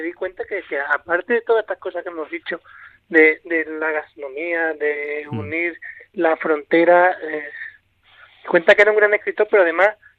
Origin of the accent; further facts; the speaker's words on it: Bilbao, Basque Country, Spain; Bueno, yo soy de Bilbao, y eso ya va a ser.